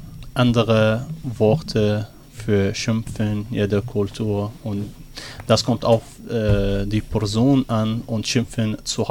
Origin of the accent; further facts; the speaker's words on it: Baghdad, Baghdad Governorate, Iraq; German is a second language; moved away as an adult; Aber ich bin in Bagdad geboren, ich bin dort 29 Jahre dort